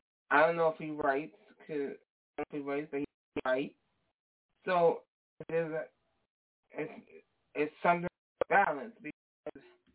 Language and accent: English; Bronx, New York, United States; Let me share that with y'all. I'm from the Bronx.